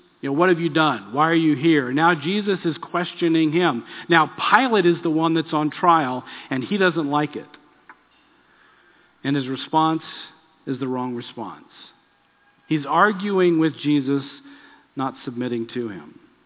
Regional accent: Texas, United States; Man, I'm from Texas. Of course.

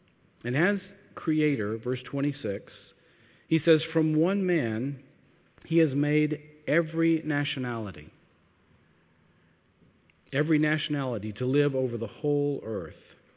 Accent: United States; You know, as an American, I look at my country, and in so many ways it seems like, man, just the wheels are falling off.

